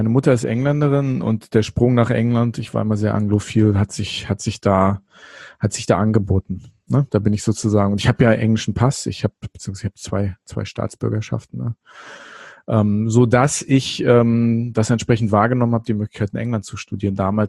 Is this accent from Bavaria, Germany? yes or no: no; Burgwedel, Lower Saxony, Germany; Ich bin in Burgwedel bei Hannover aufgewachsen.